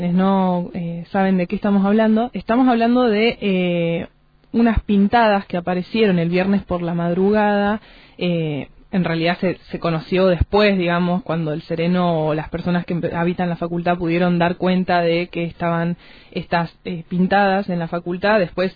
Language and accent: Spanish; Argentina; que además es parte de nuestra memoria colectiva como argentinos, como país, es parte de nuestra historia